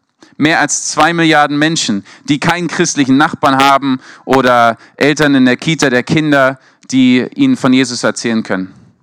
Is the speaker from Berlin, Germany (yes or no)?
yes; Berlin, Germany; also born or lived in London; now in Mosbach, Germany; Ich bin Berliner. Berlin, London, Mosbach.